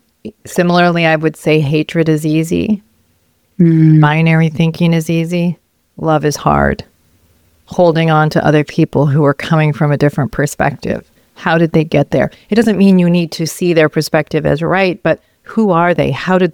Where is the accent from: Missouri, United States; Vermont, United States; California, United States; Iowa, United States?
Vermont, United States; It might be something about growing up in Vermont, New England.